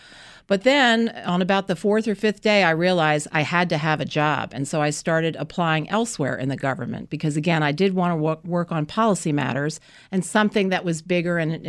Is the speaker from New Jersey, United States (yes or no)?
yes; Rumson, New Jersey, United States; as a young girl living in Rumson, New Jersey, that's my hometown